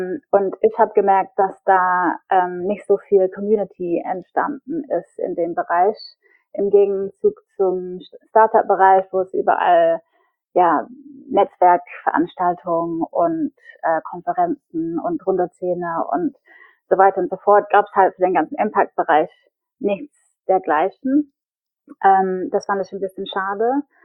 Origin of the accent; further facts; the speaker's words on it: England, United Kingdom; also born or lived in Berlin; now in Stockholm, Sweden; Gerade bin ich in Stockholm. Ich bin eigentlich Engländerin. Und habe davor ungefähr 10 Jahre in Berlin gelebt, aber probiere jetzt Schweden auf.